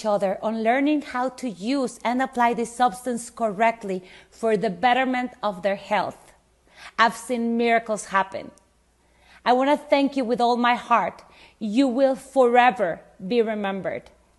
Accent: Mexico; English is a second language; I am from Mexico.

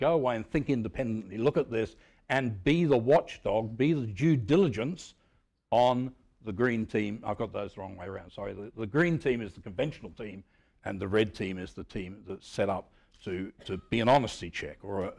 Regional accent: Australia; Forgive me, I come from Australia, so I always get things upside down.

